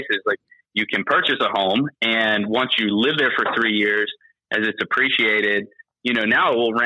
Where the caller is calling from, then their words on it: Orange Park, Florida, United States; So right now I'm in Orange Park, but to the rest of the world, Jacksonville, Florida.